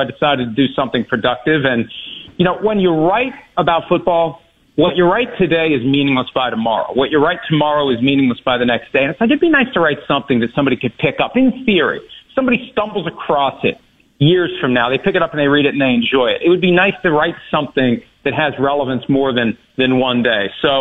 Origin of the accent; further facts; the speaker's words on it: Wheeling, West Virginia, United States; I grew up in Wheeling, West Virginia, which is 60 miles to the southwest of Pittsburgh.